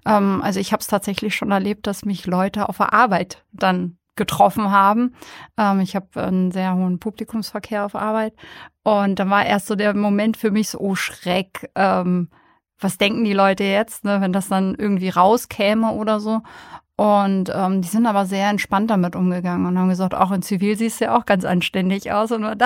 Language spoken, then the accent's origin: German; Berlin, Germany; Nein, ich komme tatsächlich aus Berlin ursprünglich.